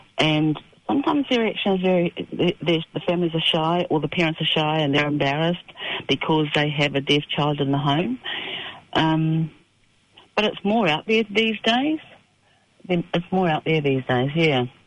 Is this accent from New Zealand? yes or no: yes; New Zealand; born there; I was born in New Zealand. My parents are Tongan.